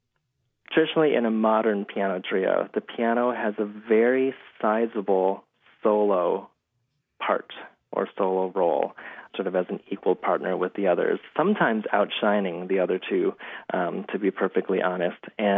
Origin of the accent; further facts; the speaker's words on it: Chicago, Illinois, United States; We're both from the Chicago area, and over the years, I went away to school in Canada, came back to Chicago, where I teach now.